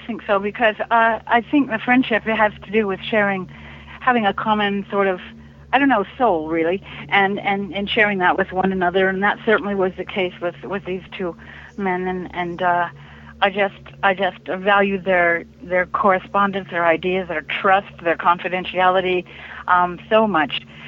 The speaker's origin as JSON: {"language": "English", "town": "Oakland", "region": "California", "country": "United States", "tie": "born or raised there", "also_born_or_lived": "Berkeley / San Francisco", "said": "I grew up in Oakland and Berkeley and San Francisco"}